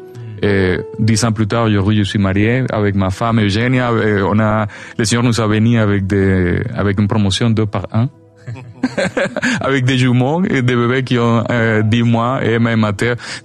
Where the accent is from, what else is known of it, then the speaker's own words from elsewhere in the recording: Barquisimeto, Lara, Venezuela; French is a second language; moved away; Regarde, ça fait 13 ans que j'ai quitté le Venezuela, mais une des choses que j'ai aimé de Barquisimeto, c'est que Barquisimeto, c'est chaud, mais il n'y a pas d'humidité, c'est sec.